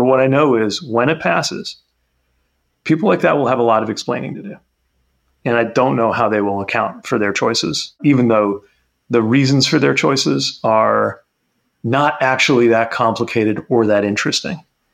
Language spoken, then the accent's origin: English; Midwest, United States; on everything from crime to, you know, factories growing up in the Midwest